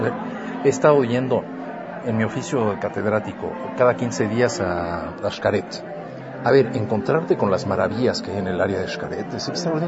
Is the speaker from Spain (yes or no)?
no; Mexico; Soy mexicano.